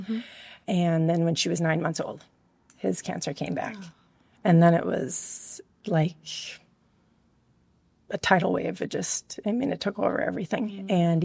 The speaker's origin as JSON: {"language": "English", "town": "Cold Spring", "region": "Minnesota", "country": "United States", "tie": "born or raised there", "said": "I am from this area. I grew up in Cold Spring, went to Ricori."}